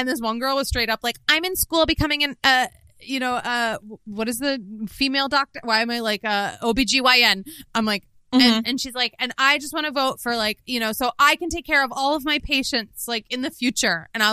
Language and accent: English; Philadelphia, Pennsylvania, United States; Like, I grew up in Philadelphia, just seeing the art museum steps